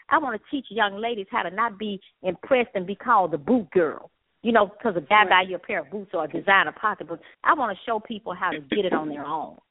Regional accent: the South, United States; It's called Unbreakable, The Down-Home Truth, because I'm from the South, you know.

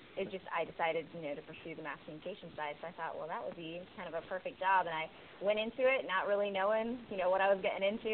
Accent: West Virginia, United States; I am from West Virginia, and I still live in West Virginia, but obviously I've always lived right next door to Ohio, so a neighboring state.

